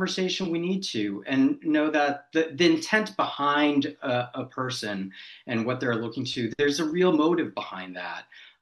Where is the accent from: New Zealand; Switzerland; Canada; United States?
United States; Massachusetts; also born or lived in United Kingdom; So I grew up here in Massachusetts. I've lived a lot of places other than Massachusetts, both here in the United States as well as spending some time over in the United Kingdom.